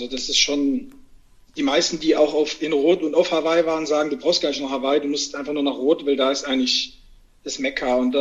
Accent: Southern Germany, Germany; Ich komme aus Süddeutschland, so fast Bodensee.

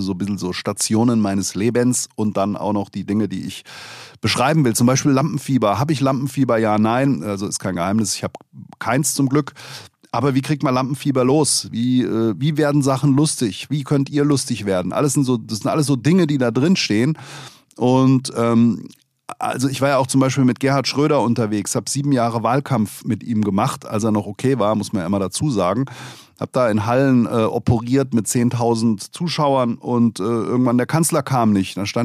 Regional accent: Langen, Hesse, Germany; now in Hofheim, Germany; Ich bin ja in Langen aufgewachsen, wohne jetzt in Hofheim, habe Zivildienst in Offenbach gemacht und am Frankfurter Flughafen. War in Heppenheim in der Odenwaldschule.

